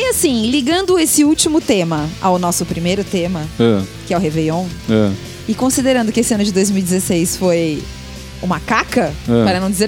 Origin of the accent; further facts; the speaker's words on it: Minas Gerais, Brazil; Sou mineiro, de 38 anos, arquiteto, morando e trabalhando no interior do estado do Rio.